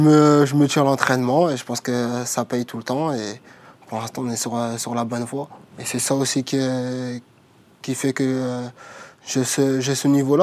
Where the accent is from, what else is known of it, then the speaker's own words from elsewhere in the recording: Aubervilliers, Île-de-France, France; Moi, j'ai grandi à Aubervilliers. Je suis né à Aubervilliers. J'ai mon père et ma mère... qui ont habité à Aubervilliers. Donc du coup, j'ai fait toute mon enfance et même encore, j'y vais quasiment tous les jours